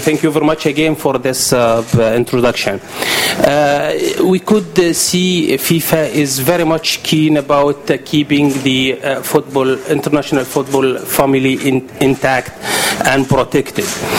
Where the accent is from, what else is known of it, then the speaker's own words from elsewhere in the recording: Qatar; I'm coming from Qatar.